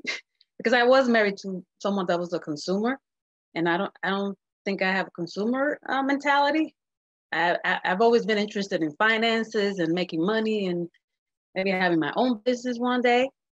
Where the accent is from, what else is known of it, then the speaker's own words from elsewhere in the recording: New Jersey, United States; first language Spanish; English is a second language; And then, so I grew up in Jersey, and then.